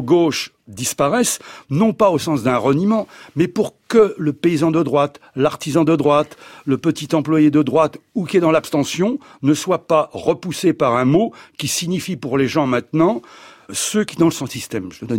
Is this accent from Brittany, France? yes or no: no; Montpellier, Occitanie, France; j'ai été marqué en tant que Montpelliérain par la révolution de 1907